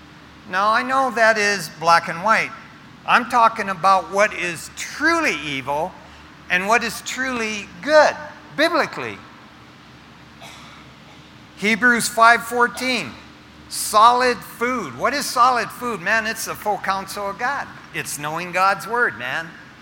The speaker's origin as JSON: {"language": "English", "region": "Michigan", "country": "United States", "tie": "born or raised there", "said": "Growing up in Michigan, I didn't even know what a burrito was, or a taco."}